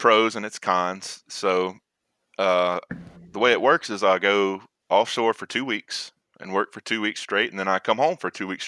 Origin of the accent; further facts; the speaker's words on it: Mississippi, United States; But kind of where I'm from South Mississippi, so there's not a whole lot of industry